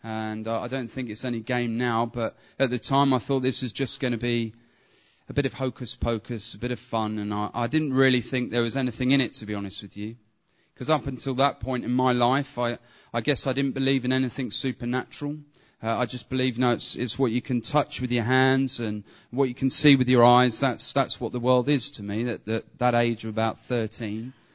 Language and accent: English; Woking, South East England, United Kingdom; I was brought up mainly around Woking in Surrey.